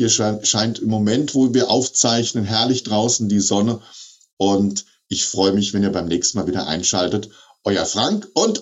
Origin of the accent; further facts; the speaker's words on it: Hesse, Germany; jetzt habe ich die 55 überschritten, aber ich sage immer, ich bin noch 15 im Kopf. Ich habe viel Scherz im Kopf, wie man so schön sagt bei uns in Hessen.